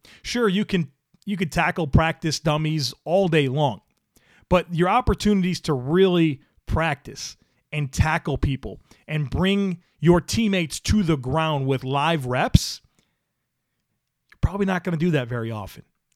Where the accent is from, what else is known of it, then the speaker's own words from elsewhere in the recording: Scotland, United Kingdom; Being Scottish and having played rugby, tackling is a source of pride, and missing even one in a game honestly brings on a sense of shame and embarrassment.